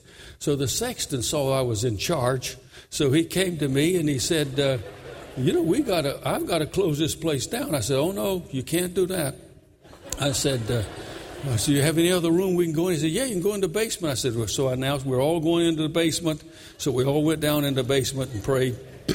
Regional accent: New York City, New York, United States; Well, now I'm from New York. You don't speak to people in alleyways in New York City.

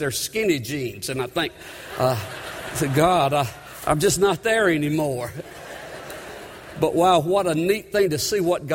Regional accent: Auburn, United States; I'm from Auburn

